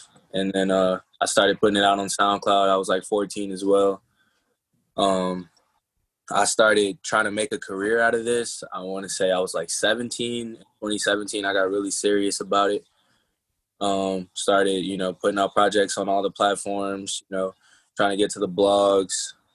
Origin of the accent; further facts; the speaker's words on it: Evanston, Illinois, United States; I'm from Chicago's bordering suburb. Like, I literally live on the border. My street is like the border of Chicago and a suburb called Evanston. I live on the Evanston side of the border.